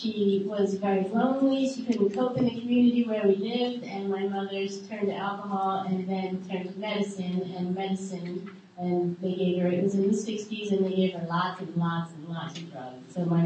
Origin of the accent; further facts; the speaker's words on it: New Jersey, United States; born there; Okay, I was born in New Jersey at a very young age.